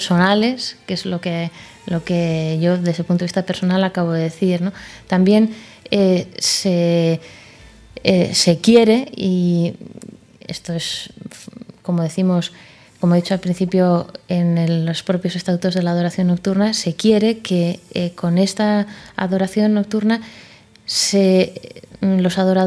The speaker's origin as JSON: {"language": "Spanish", "town": "San Sebastián", "region": "Basque Country", "country": "Spain", "said": "en San Sebastián, de donde soy"}